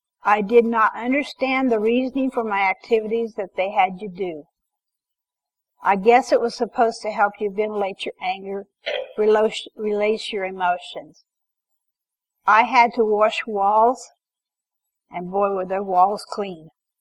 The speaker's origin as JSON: {"language": "English", "town": "Osborne", "region": "Kansas", "country": "United States", "tie": "born there", "said": "I was born in Osborne, Kansas, November 16, 1953."}